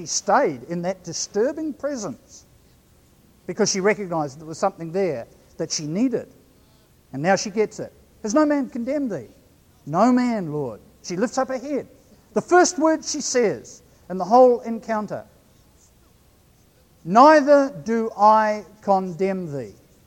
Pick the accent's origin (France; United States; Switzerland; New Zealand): New Zealand; accent: New Zealand; I should say it carefully so that my New Zealand accent doesn't obscure the number.